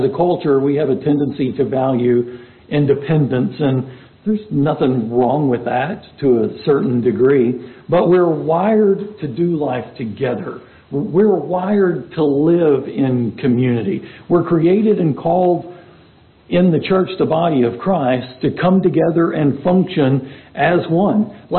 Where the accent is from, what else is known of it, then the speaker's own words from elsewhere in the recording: Texas, United States; One of my favorite baseball players, growing up in Texas, northern Texas, of course, I watched the Texas Rangers once upon a time